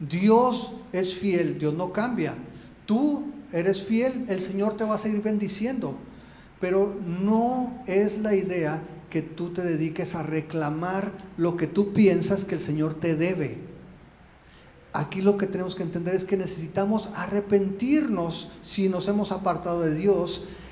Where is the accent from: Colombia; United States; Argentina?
United States; Oregon; Hace el 95 yo llegué aquí sin nada, ni dinero para regresarme a Oregón, que de donde soy.